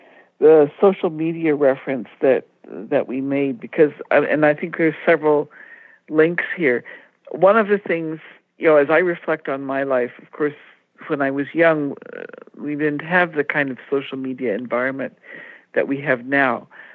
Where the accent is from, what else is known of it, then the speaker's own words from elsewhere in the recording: India; Some of our audience may know I grew up in India. I had the experience in our home of meeting Sikhs and Hindus and Christians and Buddhists.